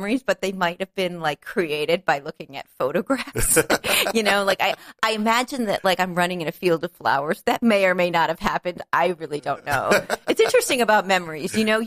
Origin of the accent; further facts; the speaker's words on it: Rhode Island, United States; also born or lived in Virginia / New York; now in Los Angeles, United States; No. I mean, I was born in Virginia, but I mostly grew up in Rhode Island, and I lived in New York for 24 years.